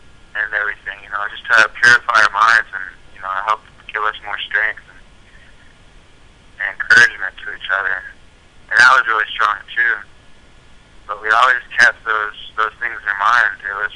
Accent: Rosebud Indian Reservation, South Dakota, United States; I realized I'm from Rosebud Indian Reservation. I'm Sichanku

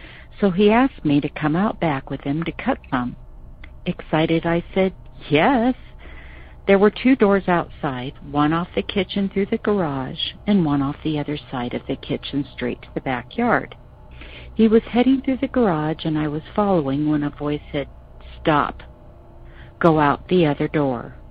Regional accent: Prescott, Arizona, United States; I'm from Prescott, Arizona.

